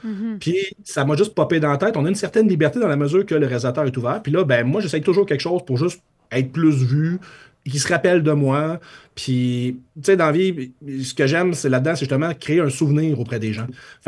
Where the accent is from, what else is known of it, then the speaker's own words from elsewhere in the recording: Shawinigan, Quebec, Canada; Puis je viens de Shawinigan, puis c'était beaucoup moins ouvert d'esprit